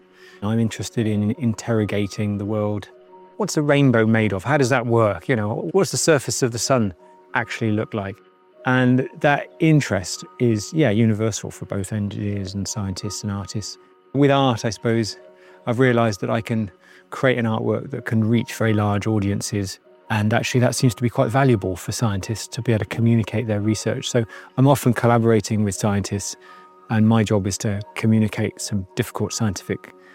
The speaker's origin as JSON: {"language": "English", "town": "Bristol", "region": "South West England", "country": "United Kingdom", "said": "I'm from Bristol. Bristol's got the second highest tidal range in the world there."}